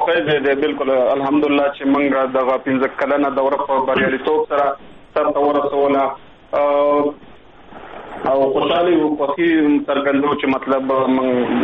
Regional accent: Nangarhar, Afghanistan; نګرهار څخه ما د شنوار ورسوالۍ د اغیز نه راغلم.

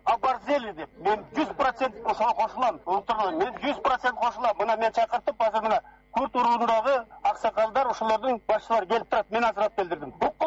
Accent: Petrovka, Chuy Region, Kyrgyzstan; бейде толу, бейде өскөнбүз.

